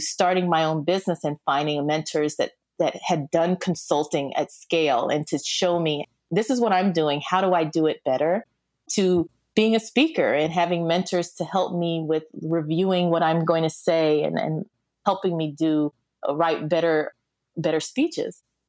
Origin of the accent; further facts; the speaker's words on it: Texas, United States; growing up in Texas, in a small town in Texas, I was the only person of color in my entire elementary school and probably in my entire neighborhood.